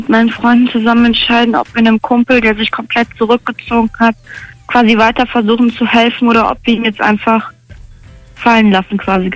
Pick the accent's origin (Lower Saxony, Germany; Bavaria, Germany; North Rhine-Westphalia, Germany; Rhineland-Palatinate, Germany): Rhineland-Palatinate, Germany; Ich komme in der Nähe von Koblenz.